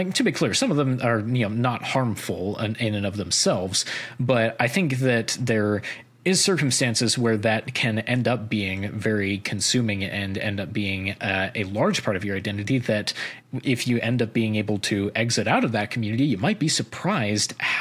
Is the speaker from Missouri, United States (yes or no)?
yes; Missouri, United States; now in Virginia, United States; You know, I'm originally from Missouri.